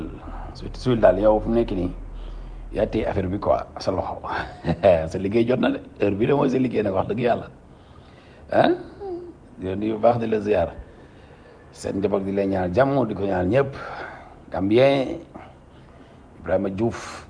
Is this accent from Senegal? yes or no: yes; Senegal; moi, en tant que Sénégalais